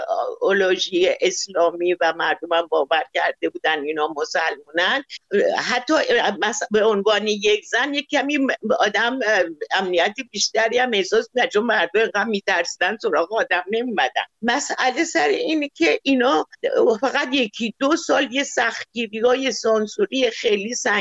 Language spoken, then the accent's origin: Persian; Iran; میدونن من ایرانیم